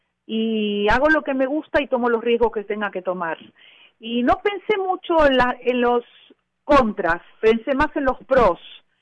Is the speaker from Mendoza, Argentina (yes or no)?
no; Buenos Aires, Argentina; moved away as an adult; Mira, yo tengo que decirlo que yo realmente, cuando me fui de Argentina, mis amigos, que me conocían muy bien, me decían … ¿cómo tú vas a hacer para vivir en otro país con lo porteña que tú eres, con lo que amas Buenos Aires?